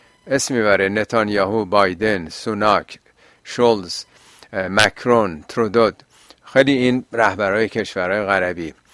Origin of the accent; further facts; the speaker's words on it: Iran; یعنی این داوری که در بین ما ایرانیام هست